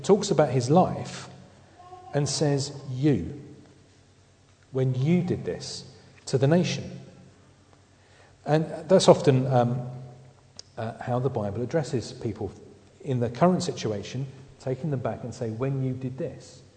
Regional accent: United Kingdom; It's a wonderful thing about being British is that only the Americans are disliked more than us.

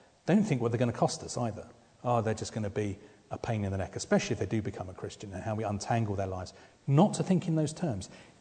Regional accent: South East England, United Kingdom; where part of the world I was brought up in Sussex on Ashdown Forest, is that is common ground.

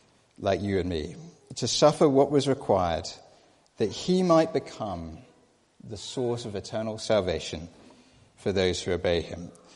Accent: Scotland, United Kingdom; I grew up in Scotland, and where I grew up, there were a number of castles near us

